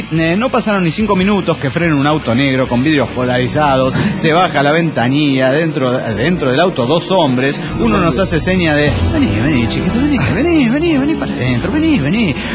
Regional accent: Mexico; de México, México.

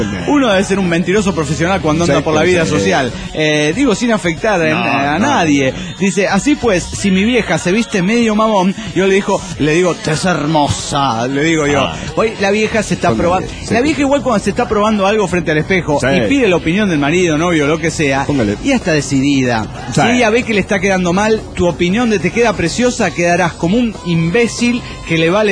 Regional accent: Guadalajara, Jalisco, Mexico; de Guadalajara, Jalisco, México.

